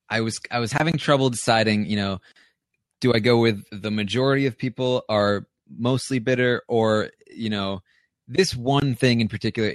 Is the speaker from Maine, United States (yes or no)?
yes; Maine, United States; I was from Maine.